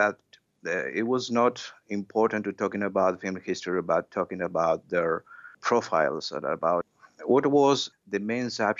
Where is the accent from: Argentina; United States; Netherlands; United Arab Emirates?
Argentina; Buenos Aires; Well, I'm from Argentina, from Buenos Aires, and I'm a film historian.